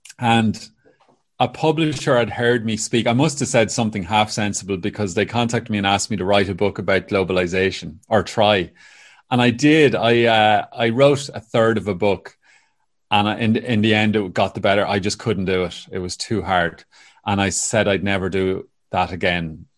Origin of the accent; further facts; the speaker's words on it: Cavan, Ulster, Ireland; while living in Donegal, even though I'm originally from Cavan